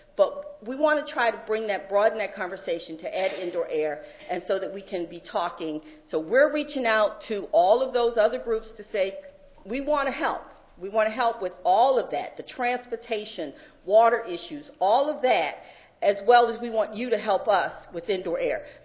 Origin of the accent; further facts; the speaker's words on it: Baltimore, Maryland, United States; I am from Baltimore and I am from Northwest.